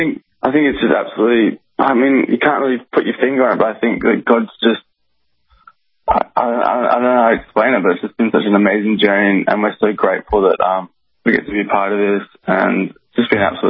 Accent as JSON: {"language": "English", "country": "Australia"}